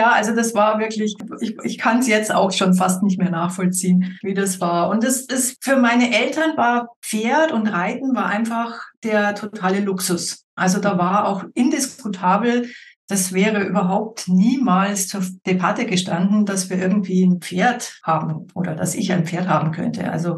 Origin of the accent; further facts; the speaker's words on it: Munich, Bavaria, Germany; ich bin aus München hier.